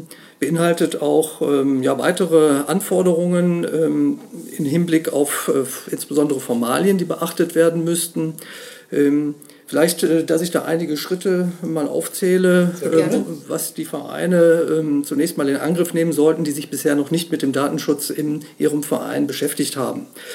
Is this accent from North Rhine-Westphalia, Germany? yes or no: yes; Bonn, North Rhine-Westphalia, Germany; ich komme aus Bonn